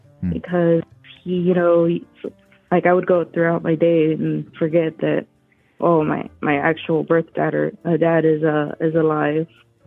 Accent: Texas, United States; I'm from Texas, by the way.

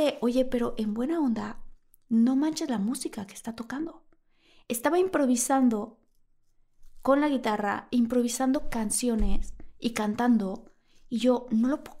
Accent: Tabasco, Mexico; Yo soy de Tabasco, pero ¿qué importa?

